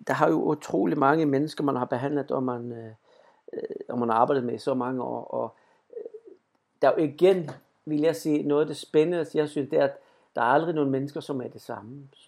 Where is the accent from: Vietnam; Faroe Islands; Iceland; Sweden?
Sweden; Danish is a second language; also born or lived in Spain; now in Denmark; og jeg kommer fra Sverige, men jeg har boet en stor del af mit liv i Spanien og her i Danmark.